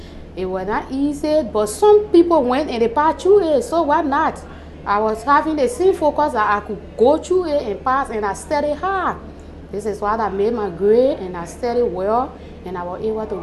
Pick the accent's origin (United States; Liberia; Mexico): Liberia; now in Monrovia, Liberia; I grew up in Lima and I came in Monrovia 2003.